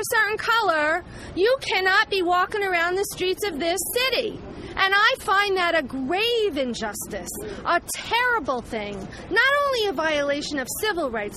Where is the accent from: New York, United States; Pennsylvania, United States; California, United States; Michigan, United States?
New York, United States; Staten Island; I'm from Staten Island, the county of Richmond.